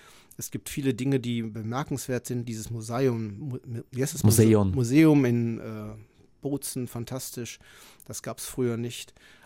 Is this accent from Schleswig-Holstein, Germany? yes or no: no; Düsseldorf, North Rhine-Westphalia, Germany; now in Italy; Man bedenkt, ich komme aus Düsseldorf, das ist eine Stadt von ungefähr 500.000 Einwohnern, das ist so viel wie Südtirol.